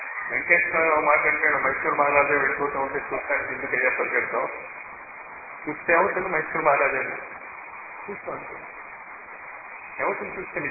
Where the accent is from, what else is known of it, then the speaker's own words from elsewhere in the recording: Guntur, Andhra Pradesh, India; అప్పుడు ఇక్కడ వస్తే నేను గుంటూరు నుంచి అని చెప్తాను